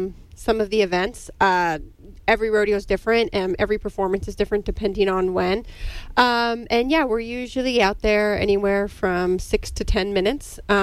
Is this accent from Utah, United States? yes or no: no; California, United States; just realize it's because I'm from California.